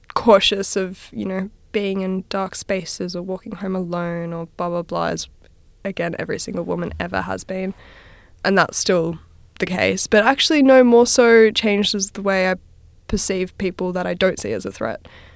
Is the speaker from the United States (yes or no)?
no; Australia; I grew up in Australia.